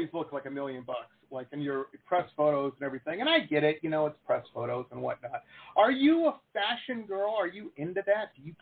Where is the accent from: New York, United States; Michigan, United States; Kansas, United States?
Michigan, United States; Detroit; I grew up in Detroit, so I can say this.